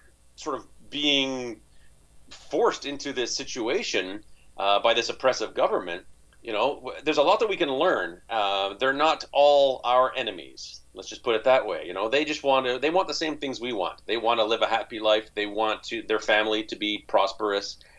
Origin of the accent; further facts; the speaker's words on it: Canada; I'm from Canada. Just so everyone knows, I'm from Canada.